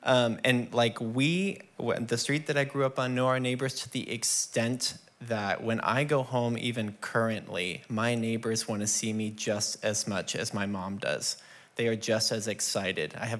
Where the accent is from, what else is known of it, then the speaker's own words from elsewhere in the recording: The Woodlands, Texas, United States; I grew up in the Woodlands, and if you don't know, that's a planned community.